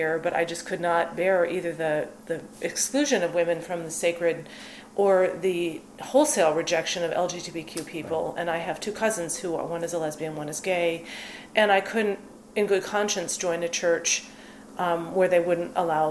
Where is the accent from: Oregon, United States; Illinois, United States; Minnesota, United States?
Minnesota, United States; I'm from the Midwest, I had visions of very ornate Gothic cathedrals with lots of stained glass windows, and I'm from Minnesota originally, where there's a heavy Roman Catholic presence